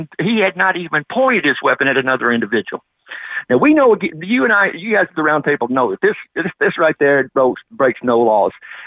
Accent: Huntington, Texas, United States; I'm from Huntington, Texas, man.

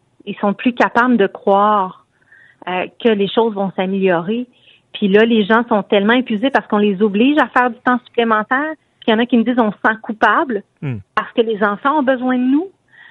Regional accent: Quebec, Canada; en tant que maman, en tant que Québécoise

